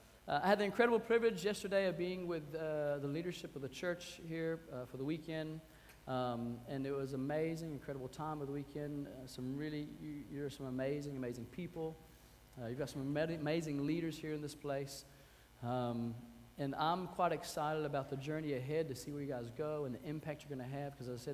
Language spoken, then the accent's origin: English; the South, United States; Because I am from the South, I like feedback.